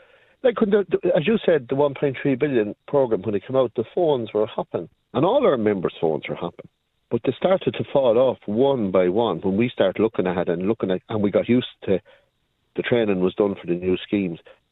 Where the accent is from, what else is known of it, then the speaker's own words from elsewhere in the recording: Leinster, Ireland; I'm from County Offaly originally, where the minister comes from